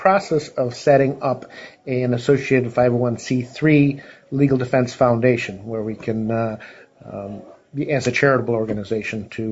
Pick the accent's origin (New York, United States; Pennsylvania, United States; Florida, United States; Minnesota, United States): New York, United States; When I tell them I'm from New York, invariably they think I'm from Manhattan.